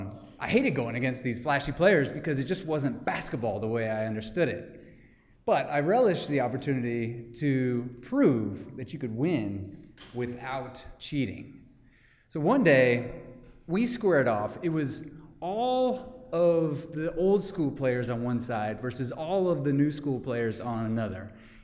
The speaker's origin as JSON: {"language": "English", "region": "Indiana", "country": "United States", "said": "I am from Indiana, and if you've seen the movie Hoosiers, you know that it's basically illegal not to eat, sleep, and breathe basketball. So when I moved to California"}